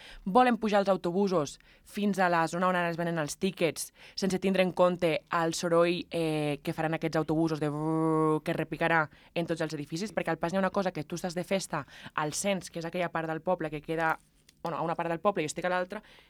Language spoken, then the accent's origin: Catalan; Pas de la Casa, Encamp, Andorra; No ens podem enterrar els passencs.